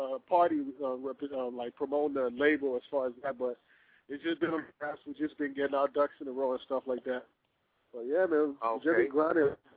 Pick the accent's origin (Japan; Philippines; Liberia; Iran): Liberia; now in United States; Born and raised in Liberia, of course. Because of war, we're all over the place in the States doing my thing, trying to rep for my country where I come from